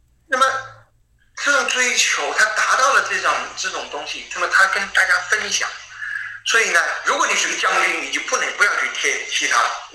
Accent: Shanghai, China; 我们上海人就是，这其实我心想，我小时候为什么要这样子呢？

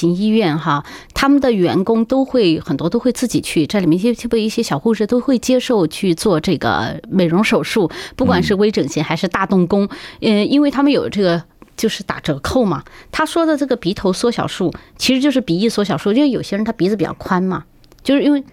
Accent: Sichuan, China; 其实因为作为一个四川人，我 特别理解，这只是一个语气助词

